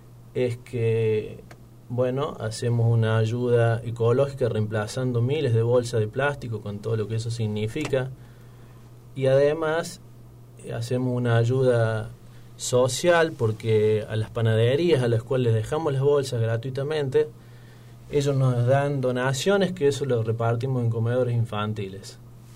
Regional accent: Colonia Almada, Córdoba, Argentina; now in Río Tercero, Argentina; yo soy de Colonia Almada, mi corazón está ahí, mis raíces también, por supuesto, pero bueno, tengo que decir que hoy formo parte de Río Tercero.

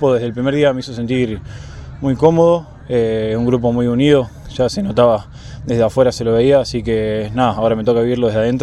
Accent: Jujuy, Argentina; moved away as an adult; also born or lived in Santa Fe; now in Córdoba, Argentina; Bueno, soy de Santa Fe y me fui a vivir de chico a Jujuy. Debido al fútbol estuve por varios lugares y hace un par de años me vine a estudiar a Córdoba

